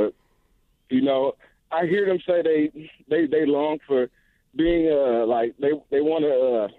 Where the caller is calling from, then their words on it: Eagan, Minnesota, United States; Well, as a black man, being born here, I'm 37 years old.